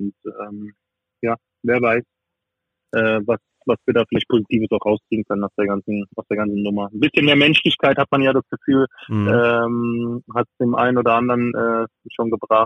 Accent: Freiburg, Baden-Württemberg, Germany; ich komme ja aus dem Breisgau, aus Freiburg, aus dem kompletten Süden, also kurz vor der Schweizer Grenze aufgewachsen.

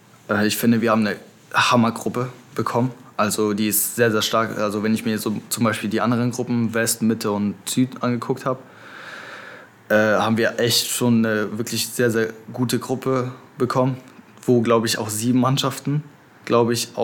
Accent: Kwidzyn, Pomeranian Voivodeship, Poland; Ich komme aus Kwidzyn.

